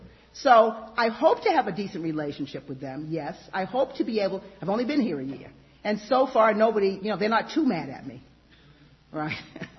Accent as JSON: {"language": "English", "region": "East Coast", "country": "United States", "said": "you know, I'm from the East Coast, so I'm a tough character, and I'm going to get what I want."}